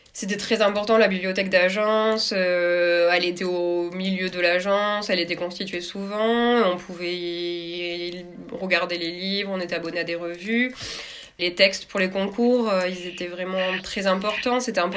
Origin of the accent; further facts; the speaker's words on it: Albi, Occitanie, France; also born or lived in Paris; Moi, j'ai travaillé pas mal d'années à Paris, mais sinon, je viens pas du tout de Paris. Je viens d'Albi à côté de Toulouse.